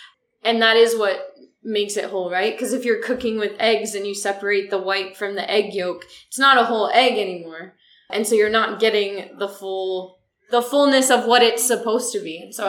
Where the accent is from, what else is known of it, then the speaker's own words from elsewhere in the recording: France; also born or lived in Senegal / Cameroon; for me, like, it's not that I'm only American because that's my passport country. At the same time, I grew up in France and Senegal and Cameroon.